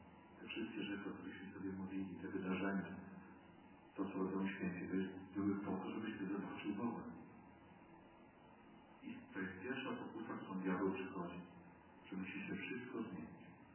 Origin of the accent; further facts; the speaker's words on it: eastern Poland, Poland; accent: eastern; Ja jestem też ze wschodu. Nawet nie tego, że znają Warszawy, że mam akcent wschodni.